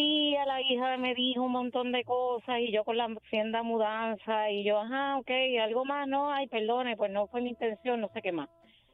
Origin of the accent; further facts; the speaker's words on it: Ponce, Puerto Rico; now in Trujillo Alto, Puerto Rico; yo soy de Ponce, pero vivo acá por Trujillo Alto. Uh-huh. Y entonces me mudé a un walk-up. Yo vivía en el campo, no tengo vecinos